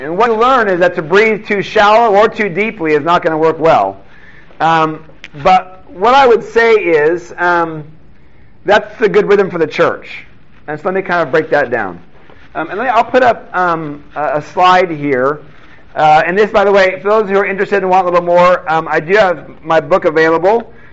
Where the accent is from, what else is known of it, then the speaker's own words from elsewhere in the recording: Seattle, Washington, United States; typically a Lord's Supper was growing up to me, and I grew up again in Seattle, that it was a very serious occasion.